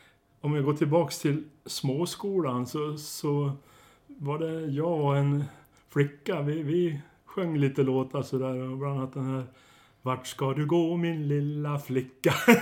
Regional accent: Malung, Dalarna County, Sweden; eftersom vi kom från Malung allihop och det är känt för skinn

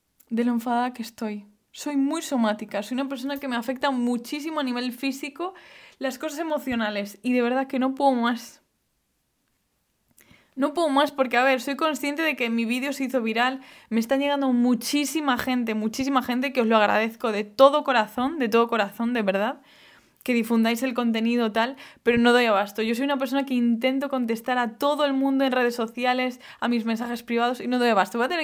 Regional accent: Galicia, Spain; Os lo digo, en el alma como gallega, como bióloga de formación

